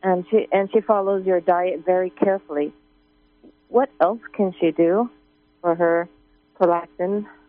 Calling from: California, United States; I'm from Southern California. I have a question for Dr. Pete.

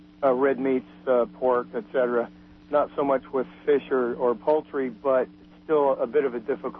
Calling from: Fort Bragg, United States; Hi, yes, I'm calling from Fort Bragg, where it's supposed to get down to 32 later tonight

